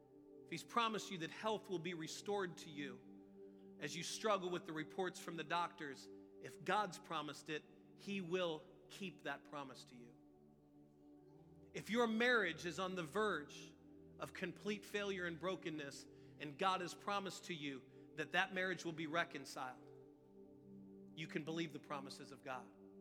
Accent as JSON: {"language": "English", "region": "Missouri", "country": "United States", "tie": "born or raised there", "said": "I'm from Missouri. That state is called the Show Me State because it's full of a bunch of cynical skeptics. Fun place to grow up."}